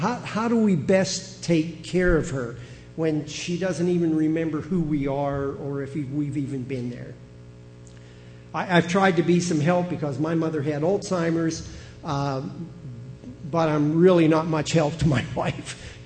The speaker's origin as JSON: {"language": "English", "town": "Aliquippa", "region": "Pennsylvania", "country": "United States", "tie": "born or raised there", "said": "I grew up outside of Aliquippa, Pennsylvania, so not very far from here. All of my uncles worked in the steel mills."}